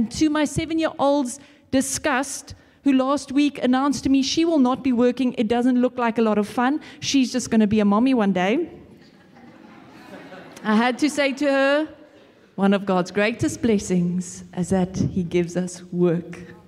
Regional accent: KwaZulu-Natal, South Africa; I grew up in Natal, and the winters, the sun used to come out in the afternoon, but it used to be quite chilly

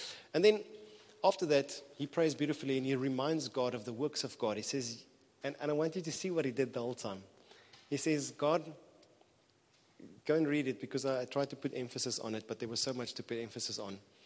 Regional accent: Transvaal, South Africa; And I come from Transvaal, niemand swam in it.

